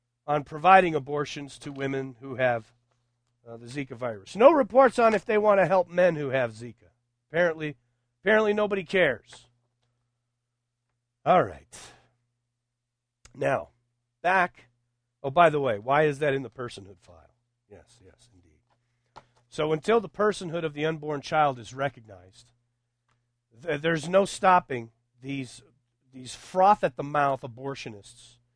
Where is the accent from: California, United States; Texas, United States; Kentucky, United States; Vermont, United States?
Texas, United States; which I grew up in West Texas. I didn't know they had resorts.